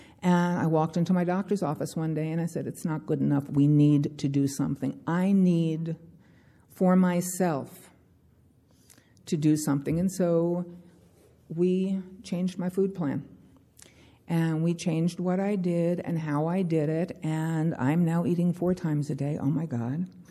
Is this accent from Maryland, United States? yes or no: yes; Baltimore, Maryland, United States; I'm a compulsive eater. And I come from Baltimore, Maryland.